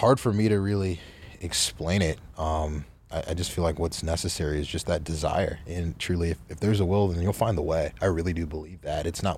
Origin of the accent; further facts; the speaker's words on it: Suwanee, Georgia, United States; So I grew up in Atlanta, Georgia, Suwanee, Georgia, just a suburb of Atlanta. And went to elementary, middle, and high school there.